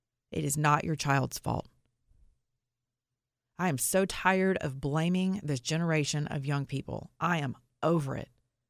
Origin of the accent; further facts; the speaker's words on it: the South, United States; Well, I'm from the South.